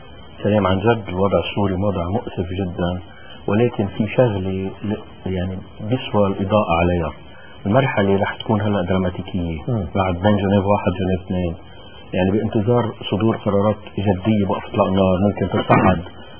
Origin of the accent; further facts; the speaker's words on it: Lebanon; كنا نحن كلبنانيين عشاق الديمقراطية رح نحسد سوريا